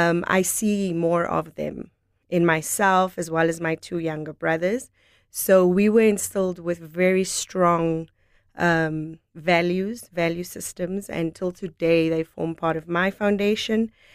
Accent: Windhoek, Khomas, Namibia; I grew up in Windhoek, Namibia, born and bred. Haven't really been raised anywhere else.

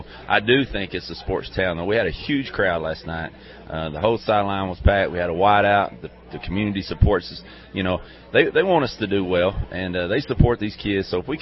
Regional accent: Sparta, United States; Well, I tell you, I'm from Sparta.

